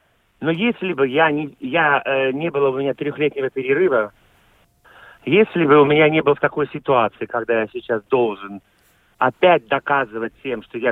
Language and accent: Russian; Ukraine; Я украинец, где на меня сел, там с меня и слез.